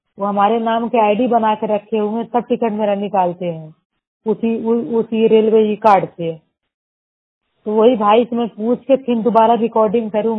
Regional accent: Jaunpur, Uttar Pradesh, India; जिला जौनपुर उत्तर प्रदेश की रहने वाली हूँ।

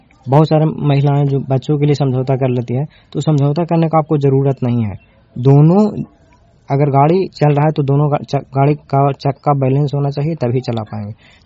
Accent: Nursarai, Bihar, India; मैं नूरसराय से हूँ।

